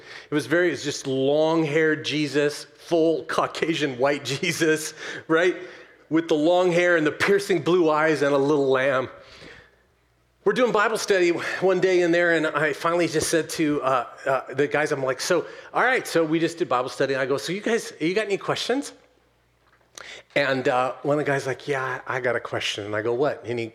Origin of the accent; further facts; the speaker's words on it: Oakland, California, United States; Like, I grew up in Oakland. I didn't see a sheep.